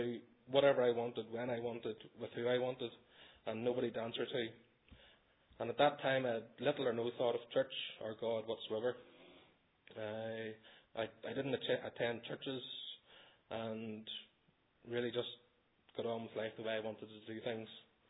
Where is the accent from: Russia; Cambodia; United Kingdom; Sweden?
United Kingdom; Bessbrook, Northern Ireland; I was born in August 1977 and brought up by saved parents just outside the small village of Bessbrook in South Armagh. My dad was a pig farmer and my mum looked after the family home.